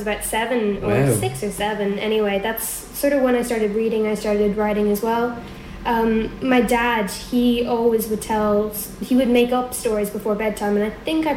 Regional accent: Dublin, Leinster, Ireland; I'm 15 years old, I go to Rathdown School in Glenageary, and I'm from Cavantini, Dublin.

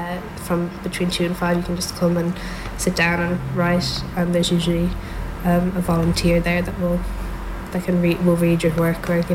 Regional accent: Dublin, Leinster, Ireland; I'm 16, and I'm from Glasnevin, and I go to School Katrina in Glasnevin.

